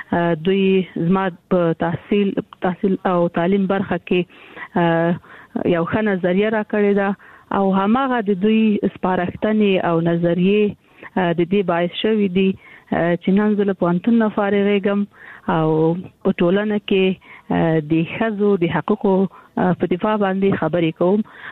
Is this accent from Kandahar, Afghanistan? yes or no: yes; Kandahar, Afghanistan; also born or lived in Kabul; زه د کندهار یم، د کندهار د دنیا لاسې کې مې زده کړې وکړې او کابل پوهنتون ته ولاړم